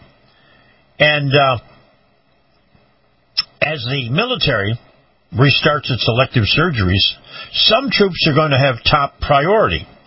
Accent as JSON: {"language": "English", "region": "New York", "country": "United States", "tie": "born or raised there", "said": "I remember in my hometown in upstate New York, we had a clock in the middle of the town with a little drive around"}